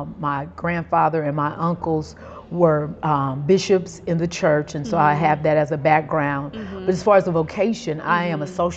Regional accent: Los Angeles, California, United States; I was born here in Los Angeles and have lived here all of my life.

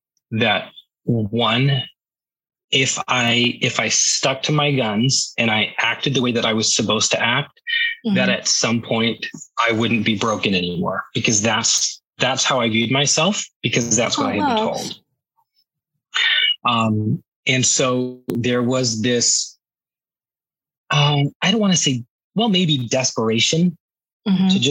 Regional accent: Maryland, United States; I grew up in Maryland. I grew up there my whole life. My family's still out there.

